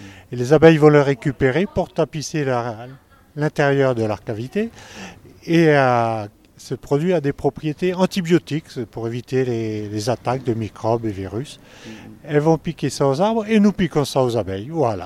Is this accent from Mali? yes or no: no; Saint-Nazaire-de-Valentane, Occitanie, France; Donc moi, je viens d'un petit village du Tarn-et-Garonne, c'est le département voisin, Saint-Nazaire de Valentane.